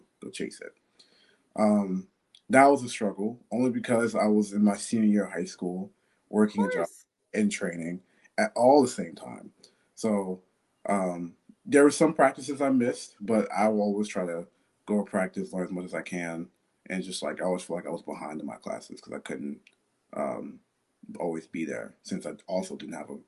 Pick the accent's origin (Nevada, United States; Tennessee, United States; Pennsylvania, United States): Pennsylvania, United States; Pittsburgh; Like, yeah, I'm from Pittsburgh. I guess technically I've lived here the longest of my life.